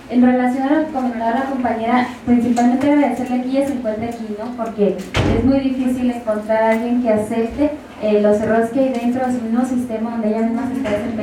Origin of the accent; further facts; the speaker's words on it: Cuauhtémoc, Chihuahua, Mexico; Yo vengo de Cuauhtémoc, Chihuahua.